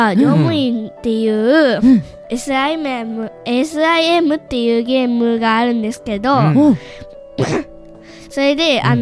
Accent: Tokyo, Japan; now in Sendai, Japan; こちら、仙台、東京出身なんですけど、仙台から来ました

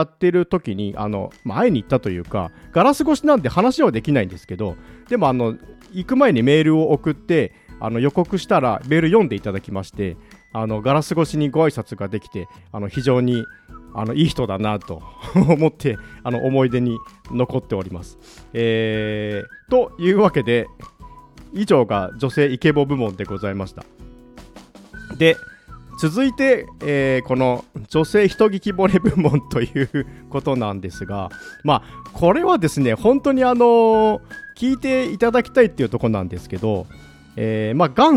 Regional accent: Aichi, Japan; 私の地元のとこでアナウンサーをやられた方なんですが

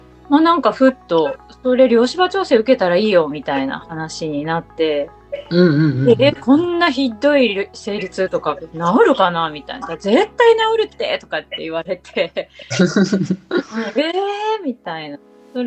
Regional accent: Fukuoka, Japan; サラリーマンをやめて福岡に移住っていうか、まあ、地元が福岡なんだけど、福岡に戻ってきて

